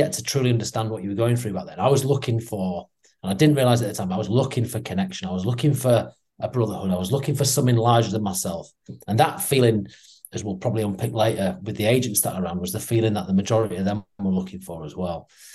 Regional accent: Doncaster, Yorkshire and the Humber, United Kingdom; moved away; everyone that I grew up with stayed in Doncaster and probably still there right now. I don't see any of them. I remember I was the only one to leave.

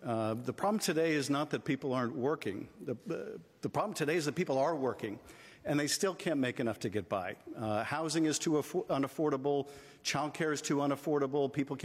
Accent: Florida, United States; I saw a vibrant state, a state that was different than my home state of Florida.

